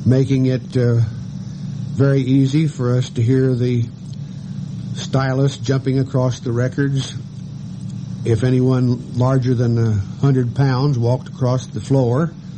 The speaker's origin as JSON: {"language": "English", "region": "Indiana", "country": "United States", "tie": "born or raised there", "said": "But although I'm pretty well rooted in this, my home state, I left quite a generous portion of myself there at New Mexico State University."}